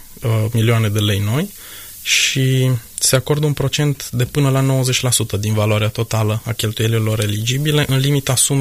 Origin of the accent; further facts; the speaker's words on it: Reghin, Mureș County, Romania; eu sunt din Reghin, dintr-un oraș, dar un oraș mic, dar ies foarte des în natură.